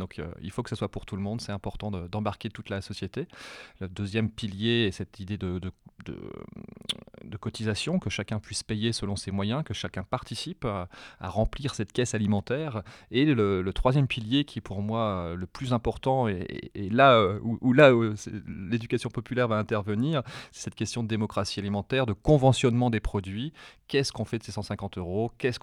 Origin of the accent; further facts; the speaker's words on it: Hauts-de-France, France; Et moi, je viens de la campagne du Pas-de-Calais, je ne connaissais pas les banlieues.